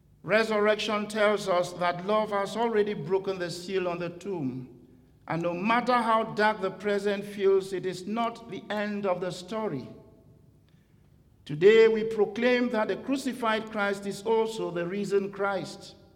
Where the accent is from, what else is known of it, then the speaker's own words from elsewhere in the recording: Cameroon; and in my home country, Cameroon